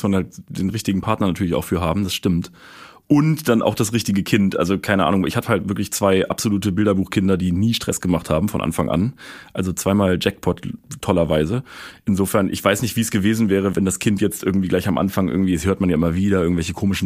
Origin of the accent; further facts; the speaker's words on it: Berlin, Germany; ich komme aus Berlin, habe 2 Kinder. Eins ist 9 Monate alt, eins ist 4,5 Jahre alt. Und ja, ich wohne hier im gut behüteten Berliner Westen.